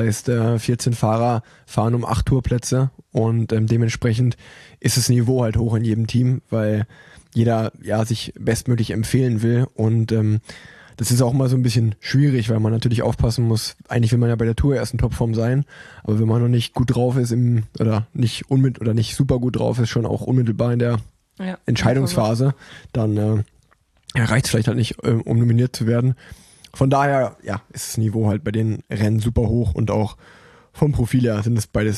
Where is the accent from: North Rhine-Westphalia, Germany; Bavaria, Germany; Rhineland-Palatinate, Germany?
North Rhine-Westphalia, Germany; Cologne; Als Kölner, der dich im Höhentrainingslager ist, hat sich das auf jeden Fall für mich angefühlt wie auf Mount Everest da oben.